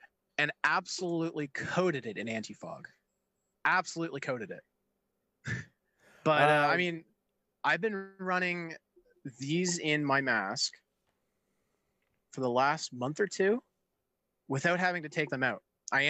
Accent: Canada; They're like $160 American, and I'm a Canadian, and I was like, hell no.

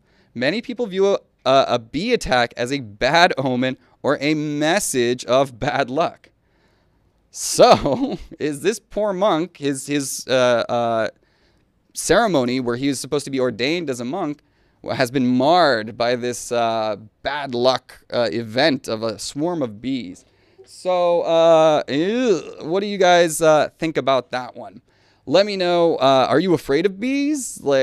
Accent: the South, United States; Oh, yeah, I'm from the South. So, Southern barbecue, that ranks up there with the best meats in the world.

